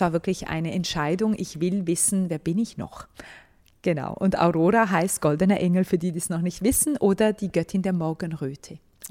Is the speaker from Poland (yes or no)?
no; Romania; also das heißt, ich bin aus Rumänien, gar nicht irgendwie Schweizerin oder Deutsche, wie man meint oftmals